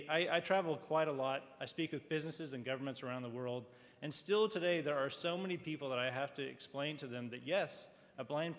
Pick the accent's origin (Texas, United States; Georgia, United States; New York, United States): Texas, United States; I actually am from Texas, although I've apparently shed some of my accent.